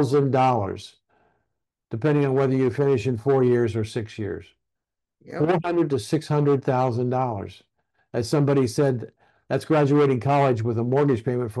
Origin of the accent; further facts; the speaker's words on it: Columbus, Ohio, United States; in my hometown, Columbus, Ohio